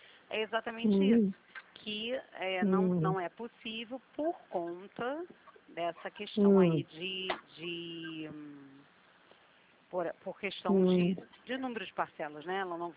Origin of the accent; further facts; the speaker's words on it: Rio de Janeiro, Brazil; Eu sou do centro do Rio